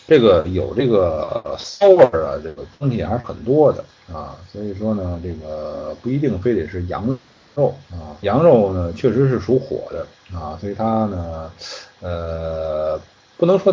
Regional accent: China

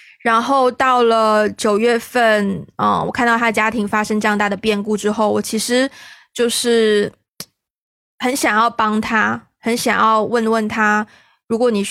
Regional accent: Gansu, China; 我在香港没有住所，我在深圳也没有住所，我觉得马来西亚寄我老家就是甘肃这种大西北好像有点夸张

